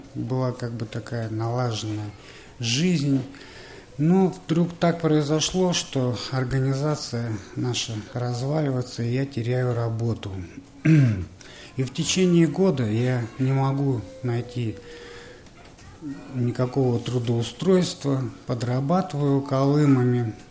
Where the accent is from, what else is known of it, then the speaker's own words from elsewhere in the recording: Taldykorgan, Jetisu Region, Kazakhstan; born there; Я родился в Казахстане, в городе Талдыкургане. Воспитывали мои бабушка и дедушка, моего отца.